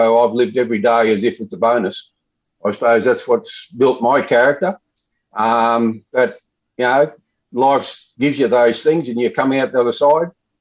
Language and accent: English; Southport, Queensland, Australia; born there; I was born in in Southport, along with my two brothers, and my children all had to be born in the cities because of the lack of funding to keep the hospital.